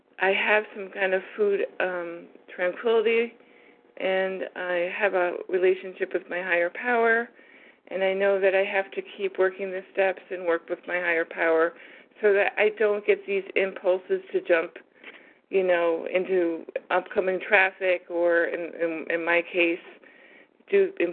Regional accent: New York, United States; I'm from New York.

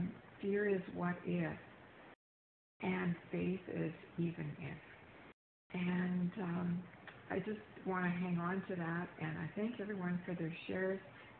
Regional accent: Manitoba, Canada; I am from Manitoba, Canada

